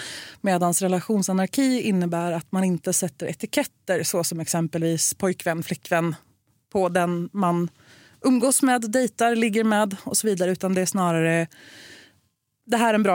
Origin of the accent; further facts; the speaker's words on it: Värmland, Sweden; also born or lived in Norway; Så att jag har lite väl mycket stockholmska i min dialekt just nu, för att mina vänner hemma i Värmland ska vara nöjda och glada över det.